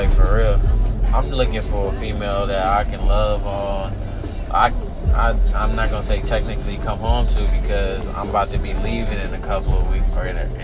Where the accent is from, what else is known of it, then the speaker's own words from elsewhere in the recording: Inglewood, California, United States; I'm from Inglewood, California, I'm a hood nigga, I don't give a fuck, none of that, I'm gonna say it how it is. Yeah, I live in the suburbs, but I still got the hood in me